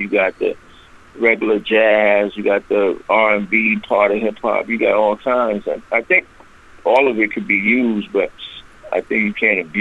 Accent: Bronx, New York, United States; I grew up in the Bronx where all the stuff evolved from national

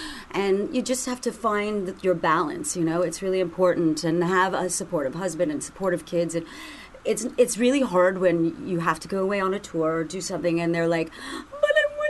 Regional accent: Canada; I am Canadian, so this is funny.

